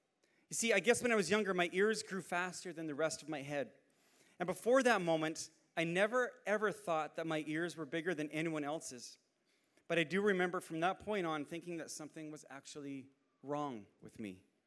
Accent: Canada; And we're Canadian, we think about hockey all year

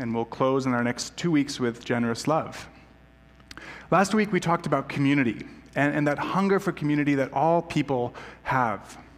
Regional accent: United States; I'm an American here

